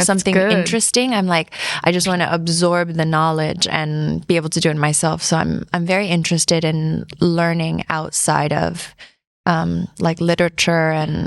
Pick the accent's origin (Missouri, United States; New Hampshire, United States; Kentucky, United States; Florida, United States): Florida, United States; Miami; also born or lived in Tampa, United States; now in Paris, France; I grew up in Miami, and I went to elementary, middle, high school there, and I lived in Tampa for 2 years, and then I went back to Miami.